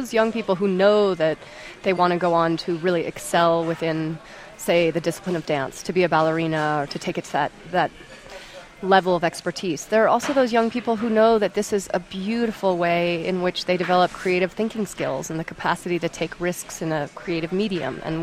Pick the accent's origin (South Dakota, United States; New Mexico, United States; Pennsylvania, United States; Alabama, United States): New Mexico, United States; I grew up in New Mexico, and when I was in high school, this opportunity didn't exist.